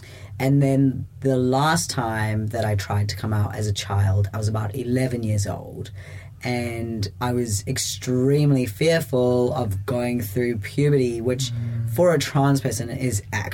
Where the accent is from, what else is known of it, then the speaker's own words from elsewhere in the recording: South Africa; born there; I was born in South Africa. I had an extremely Christian family and religious family